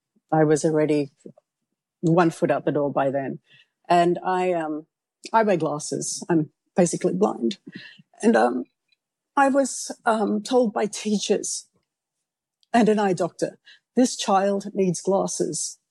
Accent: South Africa; And telling them, no, I'm from South Africa, they assume Africa, spear chuckers living in a hut somewhere.

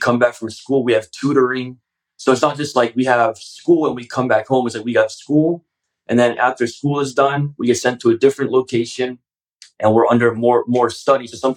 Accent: Singapore; also born or lived in Taiwan; I grew up primarily in Asia. So I was born in Taiwan. My parents were doing work over at Taiwan. I was in Taiwan for only a couple of years. I don't remember it. And then from there, went to Singapore.

